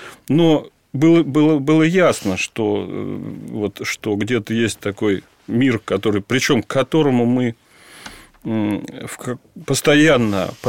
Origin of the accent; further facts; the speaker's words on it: Moscow, Russia; born there; слава Богу, что я родился именно в Москве, а не в Вашингтоне.